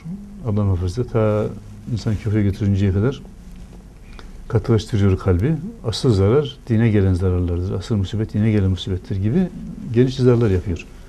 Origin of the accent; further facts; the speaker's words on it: Erzurum, Turkey; Biz Erzurumluyuz. Erzurum'da bir şeker fabrikamız var.